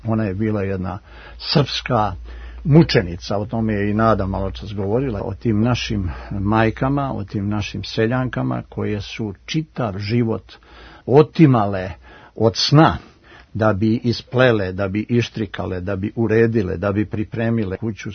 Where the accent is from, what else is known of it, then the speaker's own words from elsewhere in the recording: Dragačevo, Šumadija and Western Serbia, Serbia; Da, ja sam seljačko dijete iz Dragačeva.